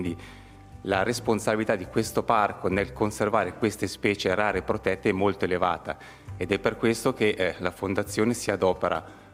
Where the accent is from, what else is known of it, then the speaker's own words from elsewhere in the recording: Ticino, Switzerland; Mi sento effettivamente un po' a casa, anche se sono del Sopraceneri